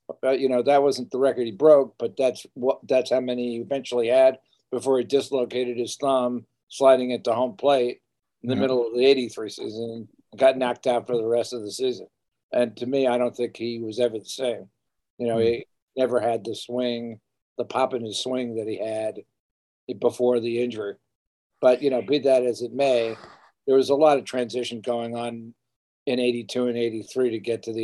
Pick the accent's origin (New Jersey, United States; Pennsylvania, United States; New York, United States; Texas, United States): New York, United States; Bronx; I didn't grow up there, but I grew up in the Bronx, as I said.